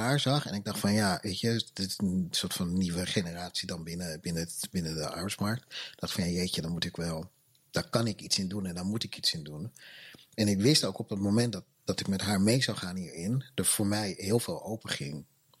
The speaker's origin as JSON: {"language": "Dutch", "country": "Netherlands", "tie": "born or raised there", "said": "ik ben opgevoed in Nederland met mijn kleur en met alle ervaringen die daarbij horen."}